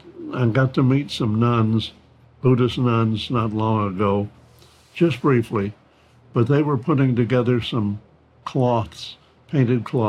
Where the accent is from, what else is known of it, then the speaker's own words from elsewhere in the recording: the South, United States; I grew up as a Southerner. I understand racism. It's deep in me